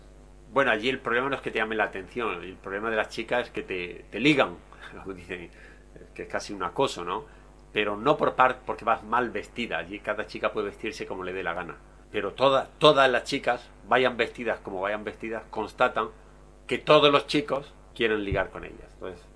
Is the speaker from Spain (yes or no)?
yes; Spain; Incluso alguna vez se me ha reprochado como español que a trabajo igual allí es sueldo igual.